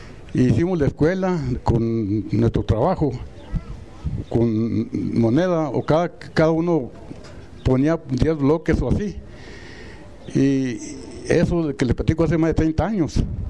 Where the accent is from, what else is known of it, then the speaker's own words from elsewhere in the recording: Ciudad Juárez, Chihuahua, Mexico; Vengo de Ciudad Juárez, la última loma de Chihuahua, de Ciudad Juárez.